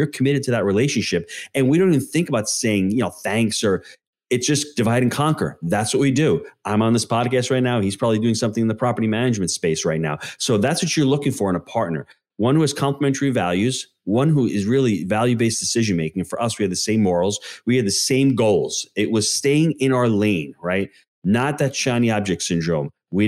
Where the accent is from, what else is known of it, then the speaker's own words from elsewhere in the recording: New York, United States; I'm a New Yorker back then. You know, where's, you're a New Yorker, you know, the tri-state area.